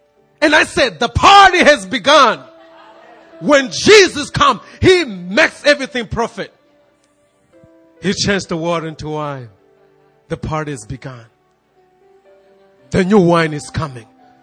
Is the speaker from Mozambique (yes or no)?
yes; Mozambique; You know where I am from. I'm from Mozambique.